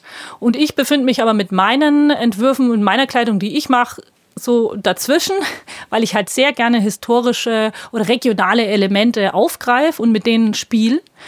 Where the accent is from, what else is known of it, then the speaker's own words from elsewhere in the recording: Bavaria, Germany; ich komme eigentlich aus Franken. Mhm. Ich bin in Mittelfranken groß geworden und bin dann nach Bamberg gegangen, nach Oberfranken zum Studieren. Und jetzt wohne ich in Bayerisch-Schwaben.